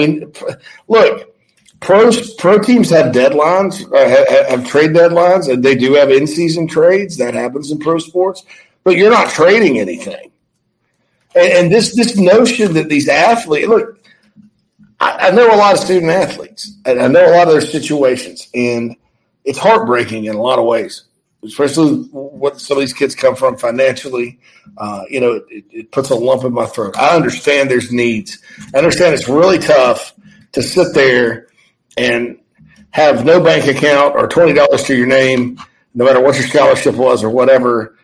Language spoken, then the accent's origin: English; Wichita, Kansas, United States; I'm from Wichita.